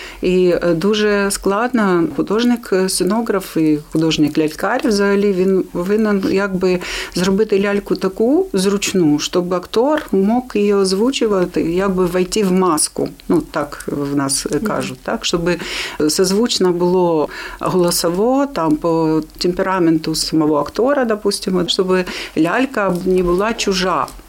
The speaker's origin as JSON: {"language": "Ukrainian", "town": "Kherson", "region": "Kherson Oblast", "country": "Ukraine", "lives_now": "Lviv, Ukraine", "said": "так як ми з Херсону, в Херсон не можна, зараз це дуже..."}